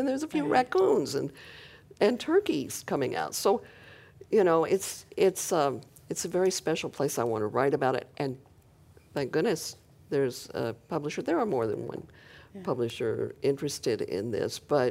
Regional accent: Tennessee, United States; born there; also born or lived in Oklahoma; In fact, I was born in Tennessee, I lived in Oklahoma for quite some time too before coming here.

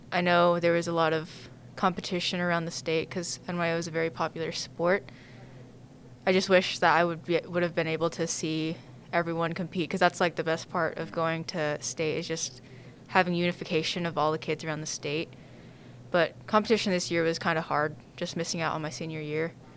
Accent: Unalaska, Alaska, United States; also born or lived in Anchorage; I've lived in Unalaska for about 18 years, so my whole life. I was born in Anchorage, but I came here when I was about like 3 weeks old.

